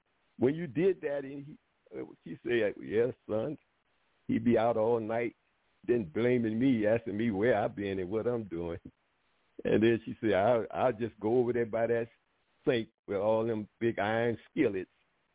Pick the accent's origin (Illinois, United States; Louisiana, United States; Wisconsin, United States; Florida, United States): Louisiana, United States; New Orleans; Yeah, and look, I'm from New Orleans, right? And you don't beat up women.